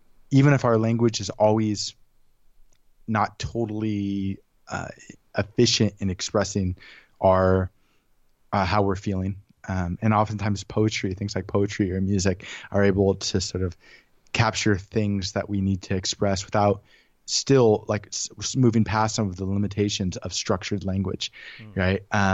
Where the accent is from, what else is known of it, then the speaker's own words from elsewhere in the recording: California, United States; I grew up in the Monterey Bay in California. And so I went to two high schools.